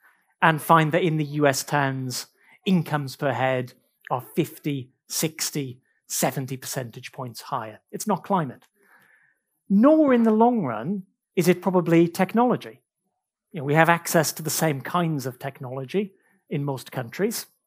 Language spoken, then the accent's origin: English; United Kingdom; born there; I was born in Britain